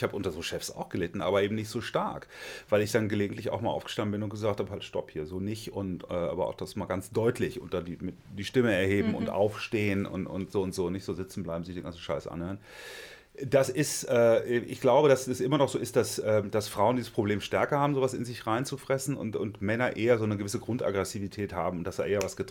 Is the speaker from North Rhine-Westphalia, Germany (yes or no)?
yes; North Rhine-Westphalia, Germany; Und ich bin in Nordrhein-Westfalen eben aufgewachsen